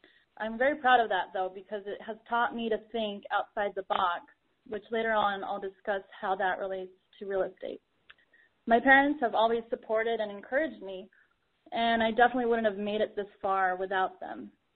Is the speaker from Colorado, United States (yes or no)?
yes; Boulder, Colorado, United States; also born or lived in Moscow, Russia; I'm originally from Moscow, Russia, and my family moved to the small town of Boulder, Colorado, when I was just 5 years old.